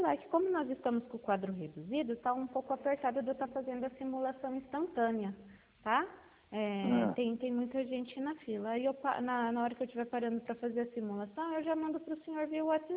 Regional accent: Bauru, São Paulo, Brazil; Eu sou de Bauru.

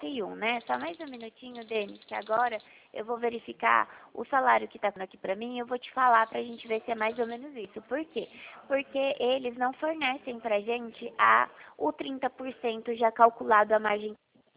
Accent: São Paulo, Brazil; eu sou aqui de São Paulo, no interior de São

